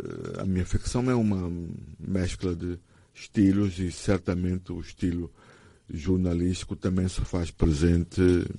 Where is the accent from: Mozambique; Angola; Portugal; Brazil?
Angola; sobre quem nós somos, nós angolanos